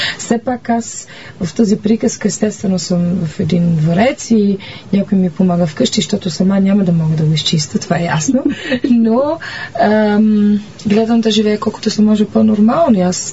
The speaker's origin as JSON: {"language": "Bulgarian", "town": "Rome", "region": "Lazio", "country": "Italy", "said": "Аз тъй като идвам от Рим и където нямах много възможността да живея в природата"}